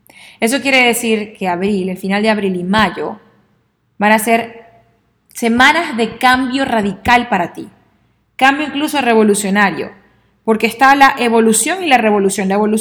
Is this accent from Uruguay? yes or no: no; Venezuela; En mi país, Venezuela, mi abuela siempre me decía algo que tenía que ver con esto